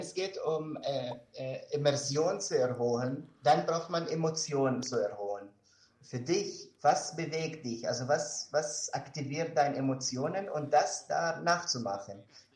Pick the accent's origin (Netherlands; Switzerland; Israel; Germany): Israel; German is a second language; Ich komme aus Israel und da gibt es viele Soldaten, die 18 Jahre alt sind